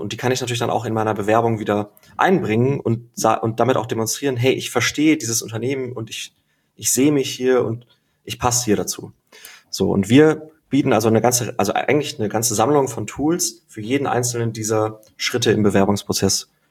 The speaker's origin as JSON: {"language": "German", "country": "Germany", "said": "so als Deutscher kennt man natürlich die großen öffentlichen Unis"}